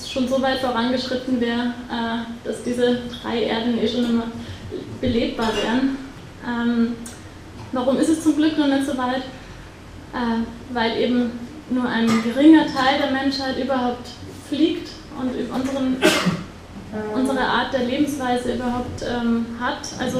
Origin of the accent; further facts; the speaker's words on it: Freilassing, Bavaria, Germany; now in Vienna, Austria; Ihr hört, ich bin eigentlich nicht aus Wien, ich bin aus Freilassing.